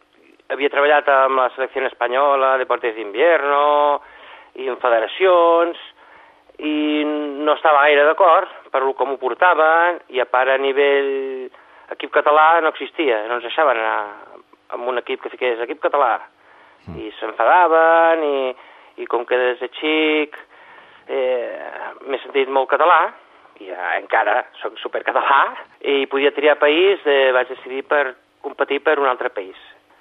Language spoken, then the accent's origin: Catalan; Catalonia, Spain; also born or lived in Argentina; Jo, a veure, soc català i argentí